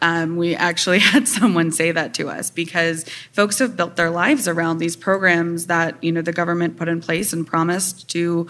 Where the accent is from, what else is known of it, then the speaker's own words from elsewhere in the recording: Janesville, Wisconsin, United States; I'm from Janesville, and there were... When the GM plant closed